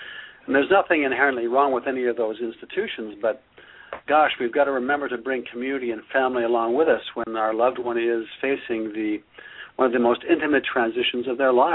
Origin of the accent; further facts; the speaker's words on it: Quebec, Canada; when I was a boy growing up in Quebec, I spent a fair bit of time on my family's farm in the summer